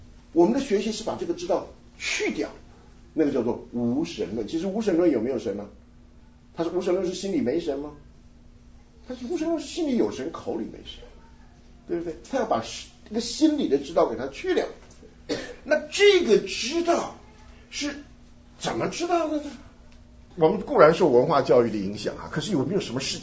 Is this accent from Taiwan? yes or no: yes; Taiwan; 我记得我小时候在台湾看这个故宫博物院